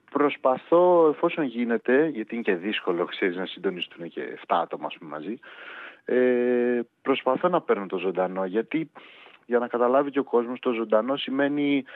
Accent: Katafygi, Western Macedonia, Greece; Είμαι κιόλας βέβαια από το καταφύγι Κοζάνης.

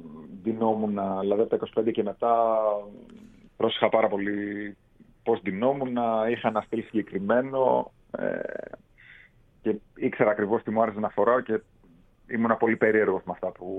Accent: Alexandreia, Central Macedonia, Greece; Εγώ και οι δύο φίλοι μου που έχουμε ανοίξει την εταιρεία είμαστε από την Αλεξάνδρεια Μαθίας και οι δύο και οι τρεις, όπου ήταν παλιά βάλτη

